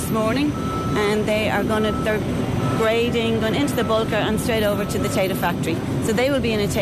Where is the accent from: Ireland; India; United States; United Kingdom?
Ireland; Swords, Leinster; I'm originally from Swords, that's in North County Dublin.